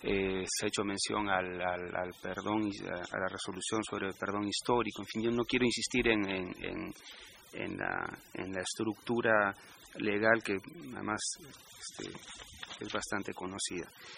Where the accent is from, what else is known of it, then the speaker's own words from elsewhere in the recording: Peru; desarrollado históricamente en mi país, constituye el rasgo característico de la peruanidad